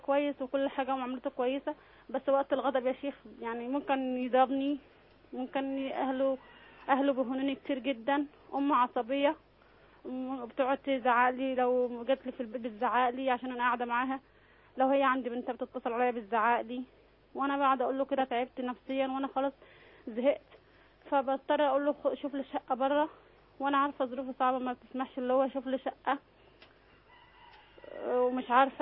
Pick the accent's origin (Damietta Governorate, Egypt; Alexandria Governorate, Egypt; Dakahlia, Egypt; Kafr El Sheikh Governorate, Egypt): Kafr El Sheikh Governorate, Egypt; Kafr El Sheikh; now in Cairo, Egypt; وأنا أصلا يعني أنا أصلا من كفر الشيخ مش من هنا من القاهرة